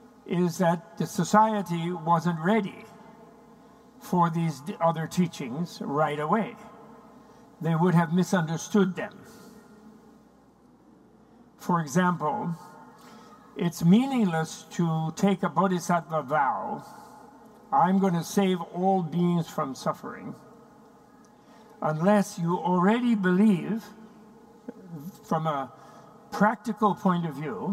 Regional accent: New York, United States; I'm from New York. We talk fast.

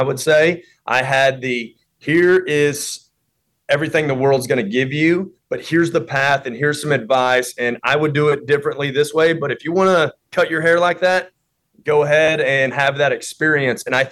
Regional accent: Ada, Oklahoma, United States; You know, energy givers is what it's all about. You know, growing up in Ada, Oklahoma, small town, you get a lot of people that are giving.

